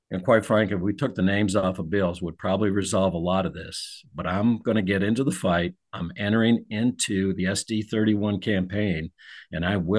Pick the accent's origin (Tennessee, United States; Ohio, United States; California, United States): Ohio, United States; I mean, I grew up in Ohio, and there's a lot of things that are very similar with us in Ohio.